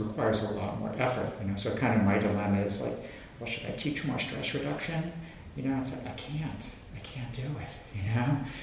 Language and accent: English; New York, United States; now in Berlin, Germany; You know, I come from New York, as you know, and you know, classes are filled with students